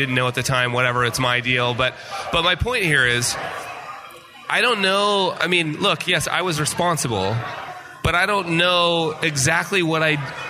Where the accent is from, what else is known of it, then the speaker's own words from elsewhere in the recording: Utah, United States; I felt like we had to move back to. I was from Utah